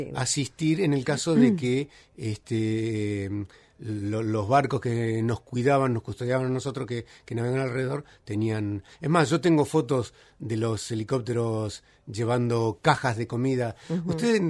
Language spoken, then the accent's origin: Spanish; Bahía Blanca, Buenos Aires Province, Argentina; Yo soy nativo de Bahía Blanca.